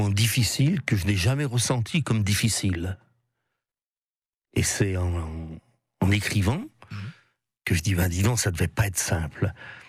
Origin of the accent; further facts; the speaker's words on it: Lyon, Auvergne-Rhône-Alpes, France; Pas au départ, non, je suis lyonnais.